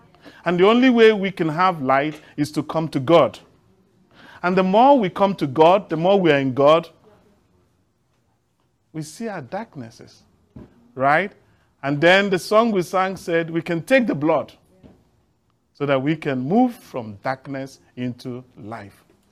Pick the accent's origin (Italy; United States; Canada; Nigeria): Nigeria; I come from Nigeria.